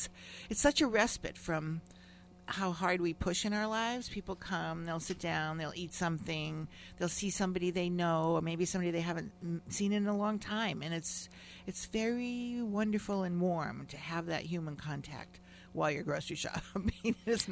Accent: Oregon, United States; I came here from Oregon.

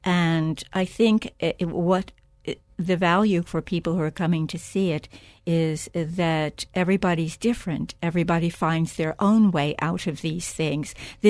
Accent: East Coast, United States; born there; also born or lived in California / New York; I was born on the East Coast, but we both lived in California for a good long time, and we both lived in New York for a good long time.

